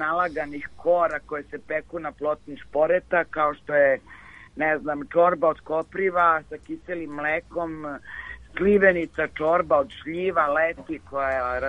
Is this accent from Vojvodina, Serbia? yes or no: no; Belgrade, Serbia; now in Stara Planina, Serbia; ja sam iz Beograda inače, tu sam u Beogradu sam rođena i odrastala, ali sam pre dve godine odlučila da nastavim svoj život na Staroj planini